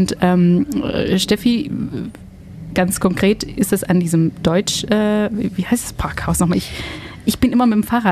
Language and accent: German; Belgium; German is a second language; Ausländerin, das ist immer meine Ausrede. Ich komme aus Belgien